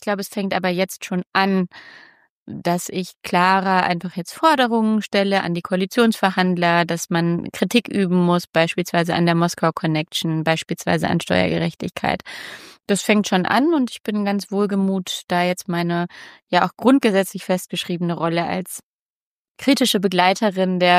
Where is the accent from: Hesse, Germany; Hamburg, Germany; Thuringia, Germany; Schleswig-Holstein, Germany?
Hamburg, Germany; ich meine, ich bin aus Hamburg und Wohnen ist viel zu teuer